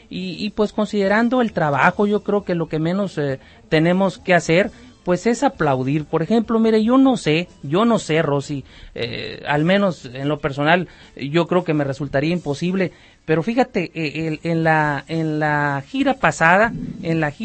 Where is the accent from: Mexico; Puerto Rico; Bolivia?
Mexico; yo creo que como mexicanos bien nacidos y con un poquito de crítica